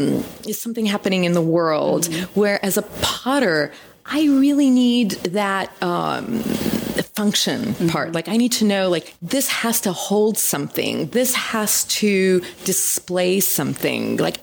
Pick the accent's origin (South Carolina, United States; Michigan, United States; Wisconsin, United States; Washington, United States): Michigan, United States; I grew up in Michigan, Detroit area, and there was all these county fairs the way they have in the Midwest.